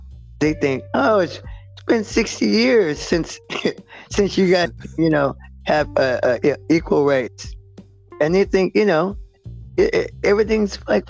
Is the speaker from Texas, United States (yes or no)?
no; Mission Viejo, California, United States; I grew up in Mission Viejo, which was, you know, kind of challenging. I mean, I was born in 69